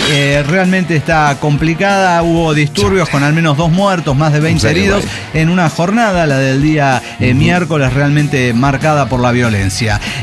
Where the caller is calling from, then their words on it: Celaya, Guanajuato, Mexico; de Celaya.